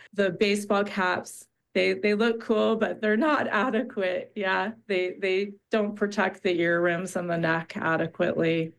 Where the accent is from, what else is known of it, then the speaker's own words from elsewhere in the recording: New York metropolitan area, United States; now in Park City, United States; Yes, I come from New York, New Jersey area.